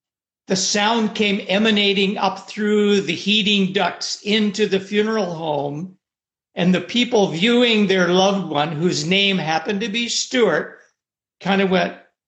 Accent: Perth, Ontario, Canada; Okay, so I grew up in Perth, which is a town of 6,000 people in eastern Ontario.

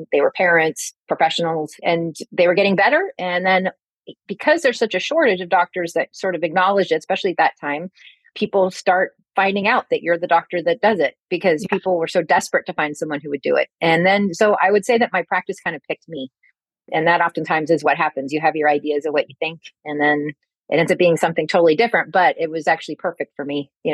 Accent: West Coast, United States; moved away as an adult; So I'm originally from the West Coast

